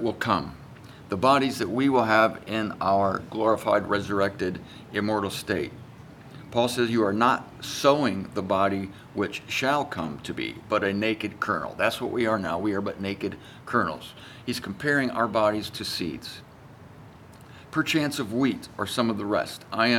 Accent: Ohio, United States; now in Florida, United States; I'm here in the sunshine state so that I can see more of this glorious orb. I'm from Ohio

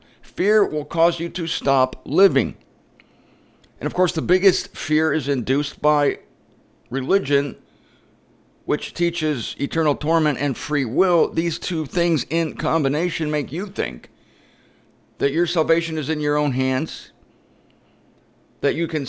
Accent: Ohio, United States; later today I'm going to be flying to my home state of Ohio. I'm going to visit my family.

